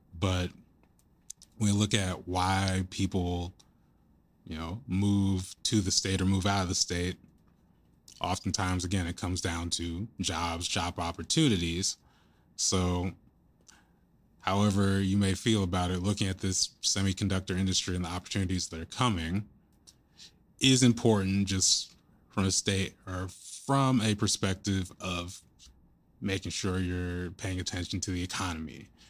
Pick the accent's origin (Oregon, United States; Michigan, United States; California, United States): Oregon, United States; Lake Oswego; it's being run by a guy in my hometown of Lake Oswego, Oregon.